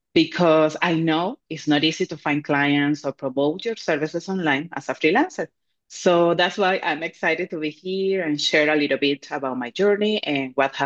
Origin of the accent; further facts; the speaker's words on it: Venezuela; now in California, United States; I'm from Venezuela, but when I moved to California, I didn't know what